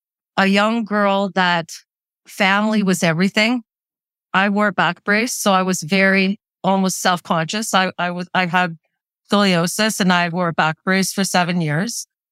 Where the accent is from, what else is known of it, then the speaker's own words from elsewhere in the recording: Canada; almost like Canadian by day, you know, going to school, learning, being part of, you know, Canadian culture, growing up in Canada, but then having this Ukrainian life where, you know, going to Ukrainian school on Saturdays, going to Ukrainian church